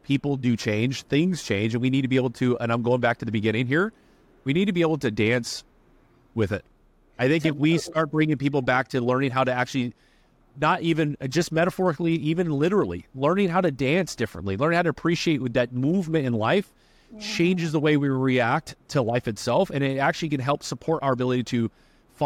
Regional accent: California, United States; I'm from California, too.

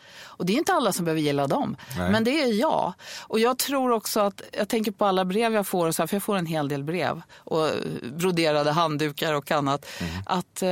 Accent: Stockholm, Stockholm County, Sweden; jag är ju sjätte generationen infödda stockholmare.

